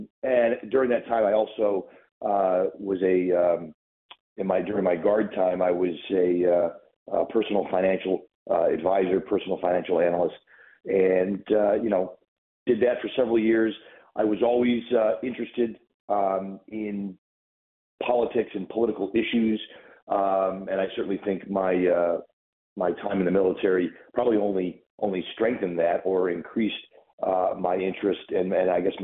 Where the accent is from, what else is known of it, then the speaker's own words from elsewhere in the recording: North Tonawanda, New York, United States; I grew up here in Western New York, from North Tonawanda.